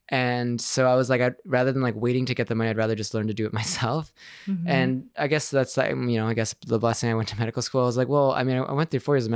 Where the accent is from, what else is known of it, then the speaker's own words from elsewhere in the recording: Chicago, Illinois, United States; And, you know, where I grew up in Chicago, you know, it's like